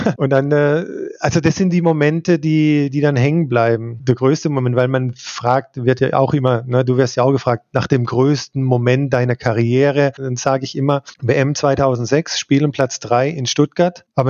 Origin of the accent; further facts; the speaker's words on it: Spielberg, Styria, Austria; ich dann wieder nach Spielberg komme. Das ist schon, da bin ich aufgewachsen. Ich meine, das ist meine Heimat, da führt auch kein Weg dran vorbei.